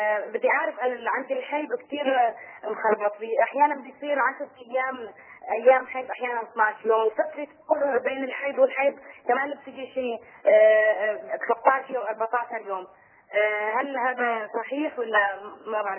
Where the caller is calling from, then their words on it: Syria; أنا من سوريا